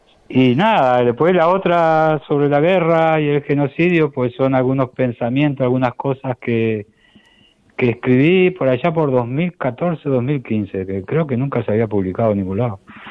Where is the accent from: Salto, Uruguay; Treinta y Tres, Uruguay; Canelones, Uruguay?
Canelones, Uruguay; now in Canary Islands, Spain; Y yo soy un canario de Uruguay que vino a vivir a Canarias.